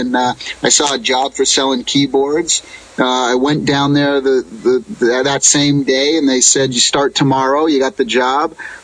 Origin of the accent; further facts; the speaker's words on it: Springfield, Massachusetts, United States; moved away as an adult; now in California, United States; But when I turned 21 is when I moved out to California. I left my parents crying on the doorstep. I grew up on the East Coast in Springfield, Massachusetts.